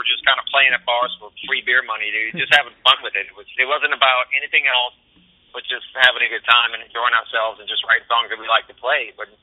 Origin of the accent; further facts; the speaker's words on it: New Orleans, Louisiana, United States; You know, I grew up in Louisiana. I grew up in New Orleans. So I'm all about the humidity and all that stuff down there.